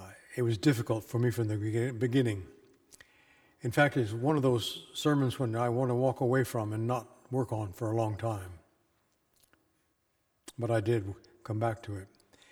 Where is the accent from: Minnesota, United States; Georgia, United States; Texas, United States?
Texas, United States; I was raised in Texas with anger and extreme prejudice.